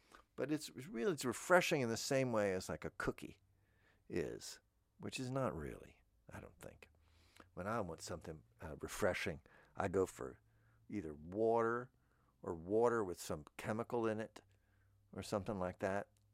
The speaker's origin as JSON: {"language": "English", "region": "Florida", "country": "United States", "said": "I'm from Florida, so I know they gave it to football players first. Now, I played some football in Florida when I was a young man."}